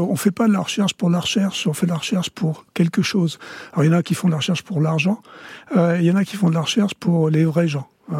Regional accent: Toulouse, Occitanie, France; also born or lived in Boston; Et je suis de Toulouse, donc j'aime bien quand il fait 40, comme aujourd'hui.

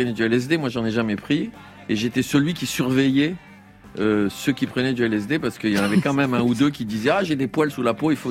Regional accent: Bagneux, Île-de-France, France; puisque moi quand j'arrive là, je viens de Bagneux

